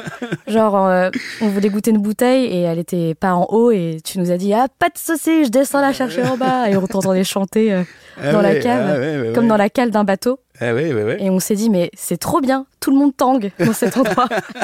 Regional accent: Lille, Hauts-de-France, France; Ce sera l'occasion de parler de la cuisine du Nord, puisque je suis née et j'ai grandi à Lille.

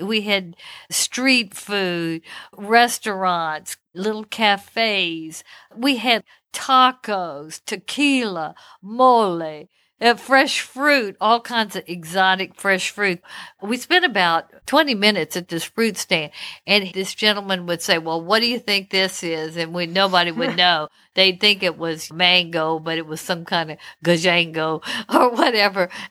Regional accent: Louisiana, United States; And I was born and raised in Louisiana, so I love Creole cuisine and kind of a more continental type of cuisine.

